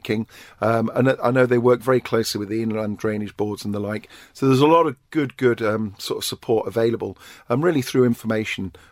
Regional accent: United Kingdom; Again, being British, we've got the good old Dunkirk spirit.

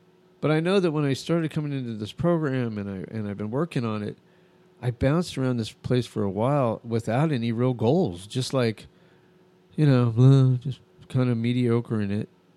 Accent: Albuquerque, New Mexico, United States; I grew up in Albuquerque

